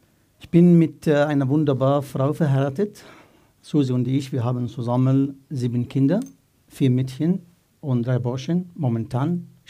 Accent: Egypt; German is a second language; now in Austria; ich komme aus Ägypten. Ich bin 2. geboren am 17. Mai 1989, Mittwochabend um 19 Uhr.

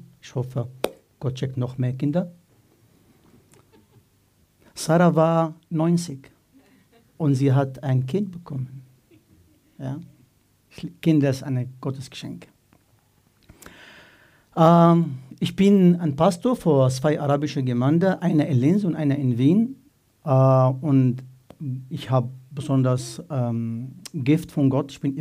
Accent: Egypt; German is a second language; now in Austria; ich komme aus Ägypten. Ich bin 2. geboren am 17. Mai 1989, Mittwochabend um 19 Uhr.

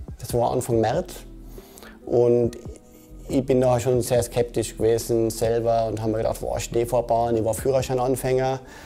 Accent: Innsbruck, Tyrol, Austria; Ich bin geboren und aufgewachsen in Innsbruck, in Tirol.

